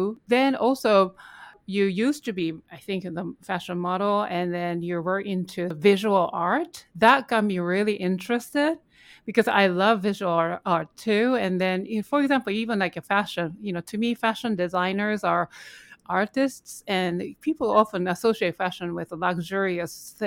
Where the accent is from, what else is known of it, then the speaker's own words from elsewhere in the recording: New York City, New York, United States; I think obviously you're both pianists and we're both from New York City.